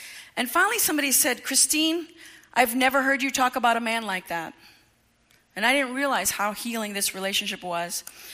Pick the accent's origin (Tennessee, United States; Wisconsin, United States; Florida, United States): Florida, United States; Tampa; I'm from Tampa, Florida, and I went to a seminar in Jacksonville for sexual abuse survivors.